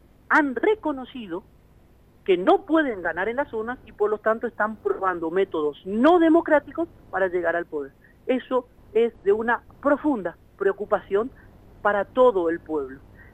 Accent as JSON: {"language": "Spanish", "region": "Formosa", "country": "Argentina", "said": "por ahí los que somos de Formosa, podemos evidenciarlo más"}